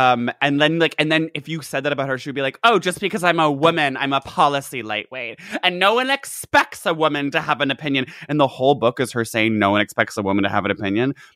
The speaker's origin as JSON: {"language": "English", "town": "New York City", "region": "New York", "country": "United States", "said": "my deli guy knows my bodega and like, because I'm a New Yorker."}